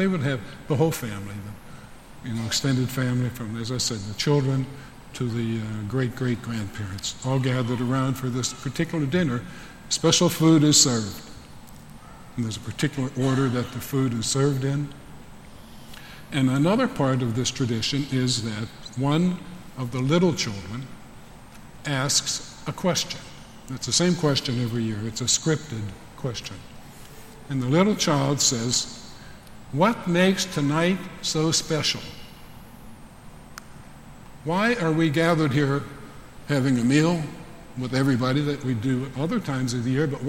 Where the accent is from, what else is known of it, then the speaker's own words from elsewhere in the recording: Pittsburgh, Pennsylvania, United States; back in my hometown of Pittsburgh, people like to know that sometimes.